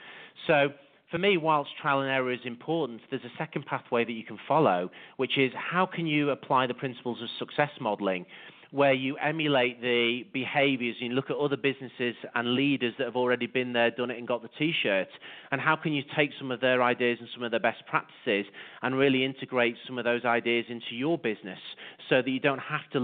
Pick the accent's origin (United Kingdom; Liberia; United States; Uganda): United Kingdom; Liverpool, North West England; So originally I'm from Liverpool, which is in the northwest of the UK.